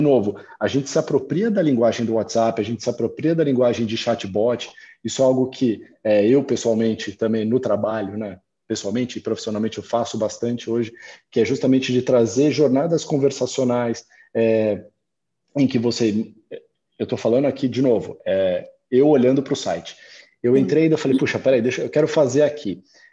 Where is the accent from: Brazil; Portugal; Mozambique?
Brazil; A gente consegue ter essa visão enquanto brasileiro, né?